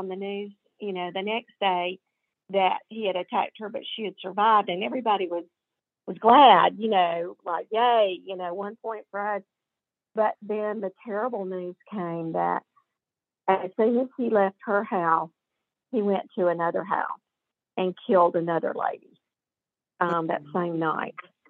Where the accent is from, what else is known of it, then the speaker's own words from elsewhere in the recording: Columbus, Ohio, United States; I mean, I loved Columbus. Like I said, it's my hometown where most of my family lives.